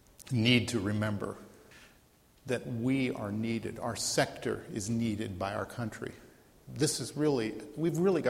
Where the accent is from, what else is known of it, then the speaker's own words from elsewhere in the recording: Pennsylvania, United States; I come from Western Pennsylvania, as I said, and out there we have a term that we often call things like the EMS group will be mutual aid.